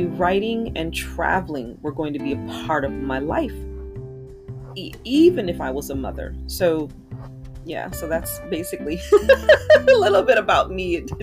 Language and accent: English; Kalamazoo, Michigan, United States; moved away as an adult; So I am from Kalamazoo, Michigan, born and raised. I moved to Los Angeles when I was 18. Literally probably on the wind, you know, trying to get out of Kalamazoo because it was such a small town.